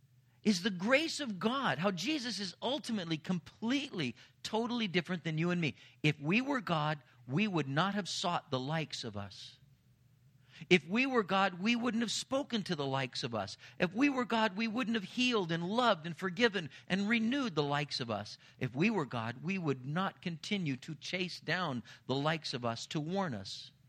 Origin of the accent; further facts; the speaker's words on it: Anaheim, California, United States; When I was growing up in Anaheim, my mom was the charge nurse at a convalescent home.